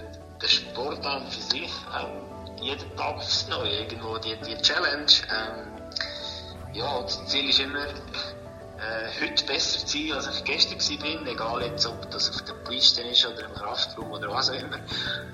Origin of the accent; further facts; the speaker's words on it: Talenwil, Switzerland; ich bin in Talenwil aufgewachsen